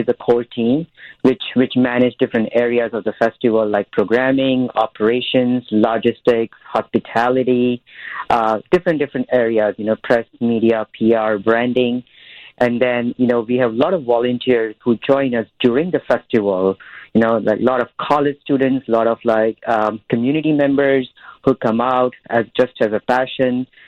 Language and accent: English; India; now in Chicago, United States; So I was born and raised in India